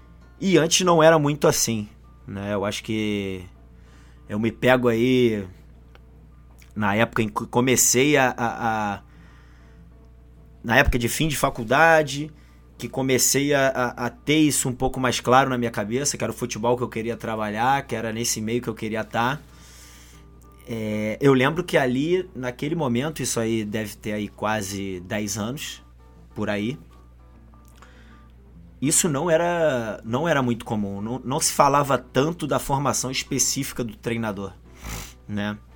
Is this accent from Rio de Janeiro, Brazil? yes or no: yes; Rio de Janeiro, Brazil; como bom carioca, pô, eu não sou muito fã da chuva não, sabe?